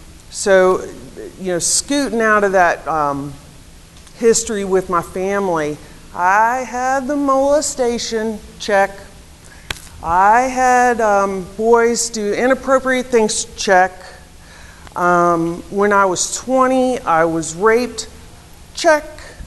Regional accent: Virginia, United States; moved away as an adult; So, my background is, I'm originally from Virginia, transplanted to Atlanta for college. From a Jewish family, very traditional, 2 older brothers, we were all adopted.

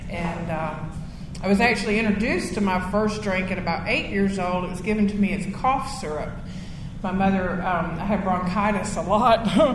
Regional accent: Rockmart, Georgia, United States; I'm from Rockmart. We don't have that kind of stuff. We got Waffle House.

